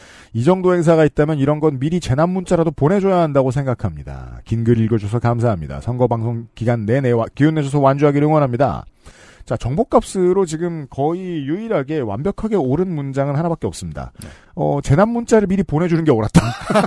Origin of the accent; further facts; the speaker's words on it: South Korea; 어디서 왔냐라고 물어보셨고 한국이라고 답하니